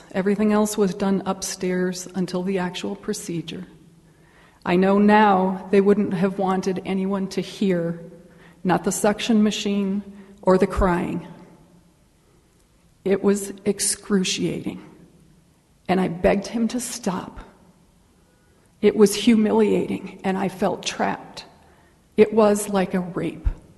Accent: Chicago, Illinois, United States; moved away as an adult; now in Fort Collins, United States; In September of 1974, I moved out here from the Chicago area into the dorm at CSU as a freshman.

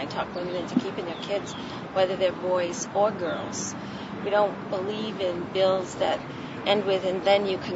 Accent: Winter Park, Florida, United States; Winter Park.

